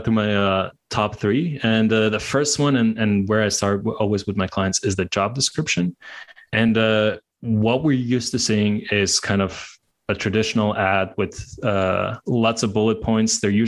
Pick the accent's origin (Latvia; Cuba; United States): Latvia; now in Hungary; I'm 31. I'm from Latvia. I'm now based in Hungary.